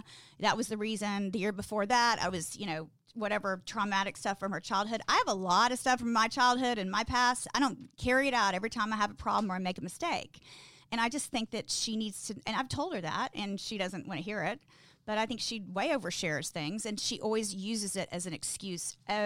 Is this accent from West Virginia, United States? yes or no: no; Texas, United States; I'm a little vain. I'm from Texas.